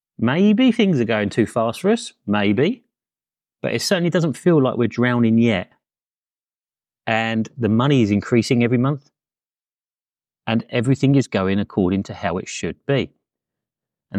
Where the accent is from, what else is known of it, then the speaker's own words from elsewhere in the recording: Brighton, South East England, United Kingdom; Look, I lived in Brighton. I'm from Brighton.